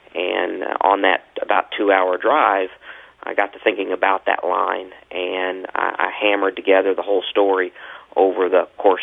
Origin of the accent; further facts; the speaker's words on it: Louisville, Kentucky, United States; also born or lived in Paducah; I was born in Paducah and raised there in Louisville.